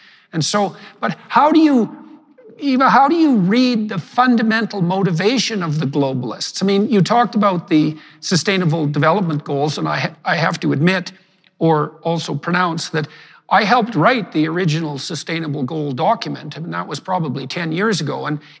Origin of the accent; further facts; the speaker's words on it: Alberta, Canada; as a Canadian, I come from this little town in northern Alberta, which is only about 50 years old.